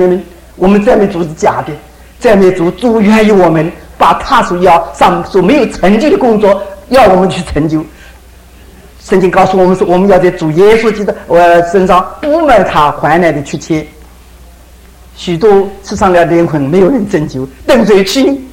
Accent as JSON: {"language": "Chinese", "country": "China", "said": "那我们中国人就浑然天下吞下去"}